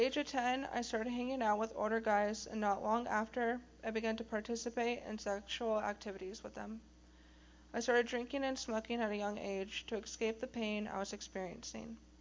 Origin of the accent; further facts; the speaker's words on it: Tacoma, Washington, United States; I'm 26 years old, and I grew up in Tacoma, Washington, and I have an older brother and sister.